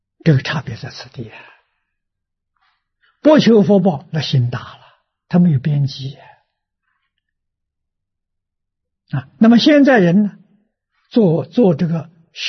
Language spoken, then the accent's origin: Chinese; China; 60年前，在中国大陆，啊，那个时候我才20岁呀